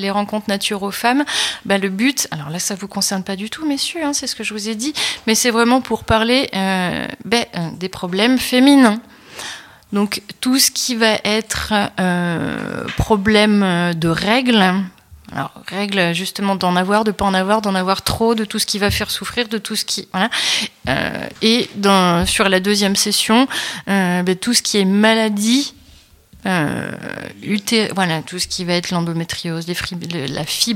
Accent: France; On est français, et du coup, c'est le petit déjeuner sucré.

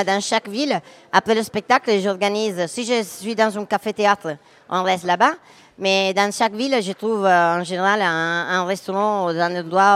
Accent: Italy; accent: Italian; French is a second language; Et notre accent que j'ai fait exprès, mais je ne fais pas exprès, c'est pour dire que tout le monde pense que j'ai fait exprès mon accent. Je parle vraiment comme ça.

